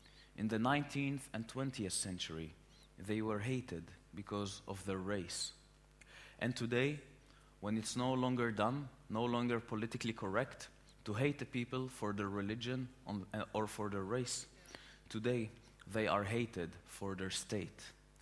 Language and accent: English; Jaffa, Tel Aviv District, Israel; Today, just before I go back to my hometown Jaffa, I have come here to be with you and to celebrate the State of Israel.